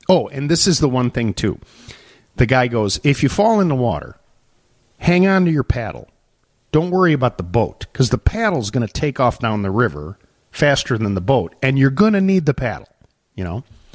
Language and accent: English; Chicago, Illinois, United States; Oh, yeah, we're from Chicago.